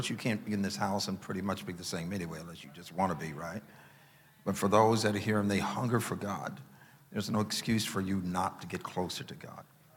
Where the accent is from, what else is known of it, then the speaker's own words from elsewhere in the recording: California, United States; I'm from Cali. I'm not eating no moose burgers.